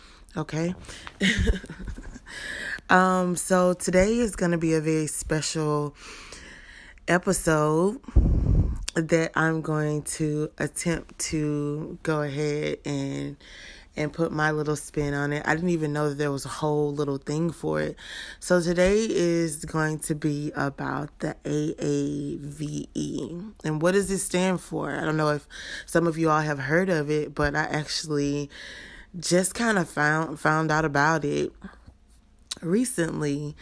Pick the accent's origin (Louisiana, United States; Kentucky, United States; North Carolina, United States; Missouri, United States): Louisiana, United States; Okay, so I was born and raised in Louisiana, North Louisiana to be exact, okay?